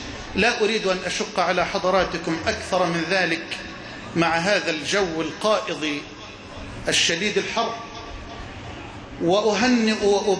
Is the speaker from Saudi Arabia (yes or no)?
no; Egypt; اللهم اجعل بلدنا مصر واحة للأمن والأمان